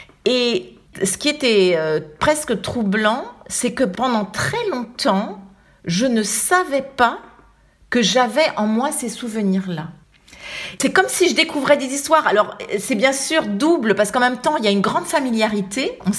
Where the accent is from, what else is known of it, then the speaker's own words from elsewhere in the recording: Paris, Île-de-France, France; also born or lived in Germany; moi, je ne suis pas née au Maroc. Moi, je suis née d'ailleurs en Allemagne du Nord. Je suis venue à Paris bébé. Et en fait, je me sentais française et j'ai grandi en France.